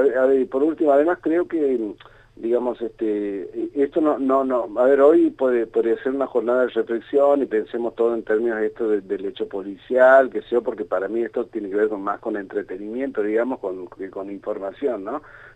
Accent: Santiago del Estero, Argentina; como argentino, como santiagueño

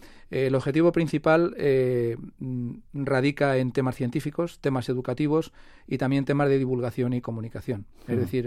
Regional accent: Spain; born there; nacimos en España pues con programas sobre la naturaleza

